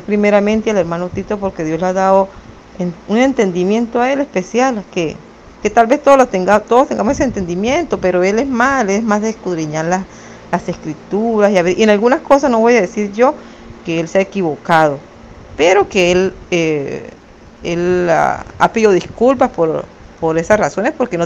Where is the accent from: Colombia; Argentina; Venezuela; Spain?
Venezuela; Soy de Venezuela y vivo en un pueblito llamado Chichiribichi, estado Falcón.